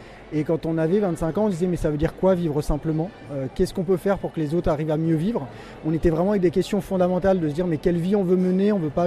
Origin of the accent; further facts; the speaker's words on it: Auvergne-Rhône-Alpes, France; on est très ancré nous chez nous en Savoie, puisque du coup moi je suis passionné de montagne, ma femme est agricultrice là-bas.